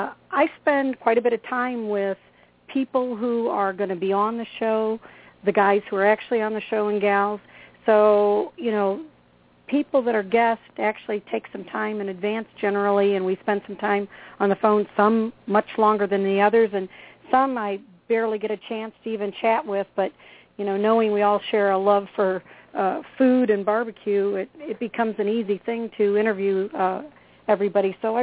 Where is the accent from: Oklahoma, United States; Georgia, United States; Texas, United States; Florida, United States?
Florida, United States; Fort Myers; I'm from Fort Myers. I lived there 25 years